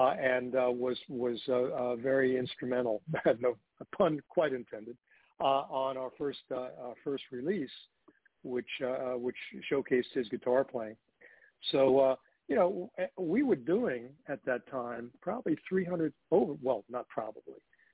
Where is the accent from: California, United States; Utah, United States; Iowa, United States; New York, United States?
New York, United States; Brooklyn; And I grew up in Brooklyn, so there's no.